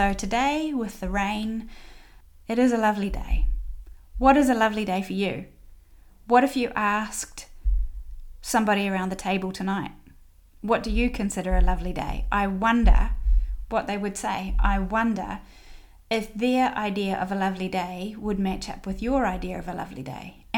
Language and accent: English; New Zealand; Some of them are growing up in New Zealand, the sun is super harsh.